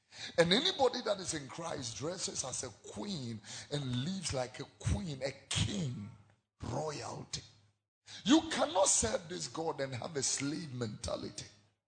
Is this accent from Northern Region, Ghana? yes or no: no; Abene, Eastern Region, Ghana; So when you come to my hometown, I mean, my paramount chief has royalty. Daughters are princesses, and, you know, the sons are princes. If you come to the paramountcy at Abene, you will come and meet my people.